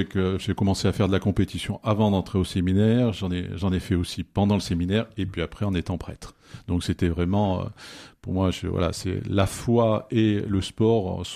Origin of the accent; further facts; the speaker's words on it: Auvergne-Rhône-Alpes, France; je suis un Auvergnat 100%. Voilà, donc j'ai deux grandes sœurs, j'ai 9 neveux et nièces et 18 petits neveux et nièces. Voilà, donc je suis d'une famille chrétienne